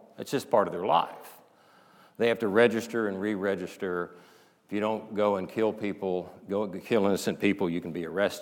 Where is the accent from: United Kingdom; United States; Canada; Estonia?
United States; Texas; So I know I'm from Texas, and y'all don't understand humor, but that's okay.